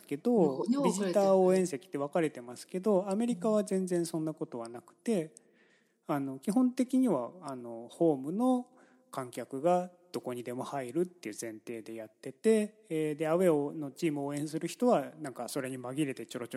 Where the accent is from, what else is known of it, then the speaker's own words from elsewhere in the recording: Saitama, Japan; 僕もは出身埼玉の西武線沿線なので、あの子供の時からの西武ライオンズファンでなんですが